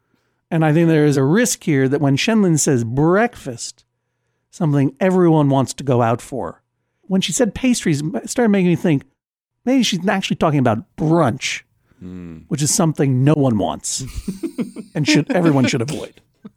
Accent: East Coast, United States; Look, I'm from the East Coast.

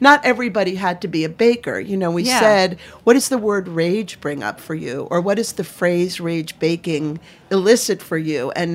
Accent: Maine, United States; One of the coolest things about it, I'm from Maine

